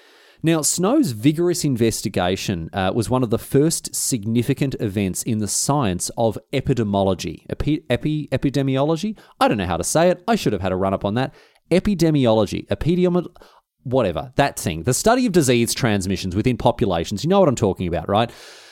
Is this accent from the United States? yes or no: no; Australia; now in England; Even by my standards as an Australian, it was a hot one.